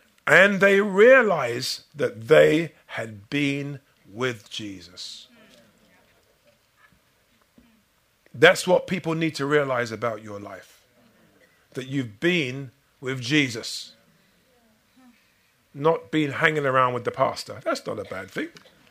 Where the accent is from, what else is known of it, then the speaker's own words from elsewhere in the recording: England, United Kingdom; I grew up in England and I went to a church school.